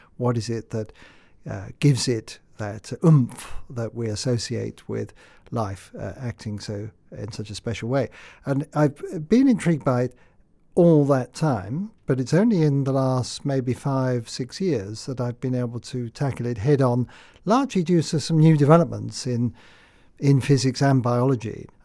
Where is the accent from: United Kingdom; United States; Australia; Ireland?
United Kingdom; London; I grew up in London in the 50s. It was full of austerity.